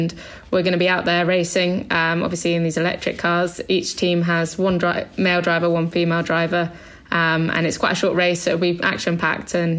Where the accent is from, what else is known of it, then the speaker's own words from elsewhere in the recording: Isle of Man; also born or lived in Bath; I was born in Bath, so pretty nice part of the country and the countryside. And then we moved to Isle of Man for a good sort of part of our upbringing.